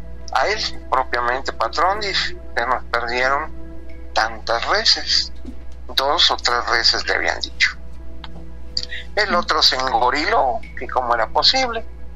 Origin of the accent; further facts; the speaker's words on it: Tabasco, Mexico; also born or lived in Chiapas; No, pues soy de Tabasco y de Chiapas a la vez.